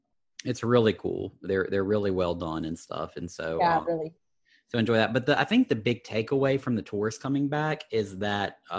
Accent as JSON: {"language": "English", "region": "Louisiana", "country": "United States", "said": "Yeah, so we're from Louisiana, and we know about alligators."}